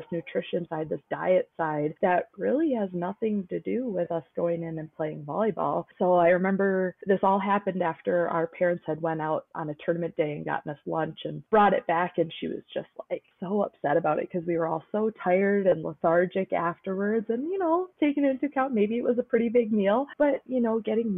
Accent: Inver Grove Heights, Minnesota, United States; now in Eau Claire, United States; I grew up in Minnesota in Invergrove Heights.

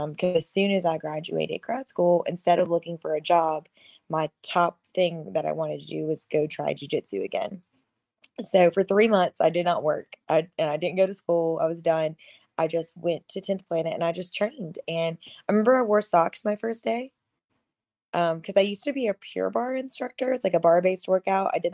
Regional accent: Kentucky, United States; also born or lived in Alabama / Florida; now in Austin, United States; so I'm from Kentucky, and I lived in Kentucky since I was about 18. Then I moved to Alabama. I was in Alabama and or the panhandle of Florida for like 8 years. And then I moved back to Kentucky for about a year before I came to Austin

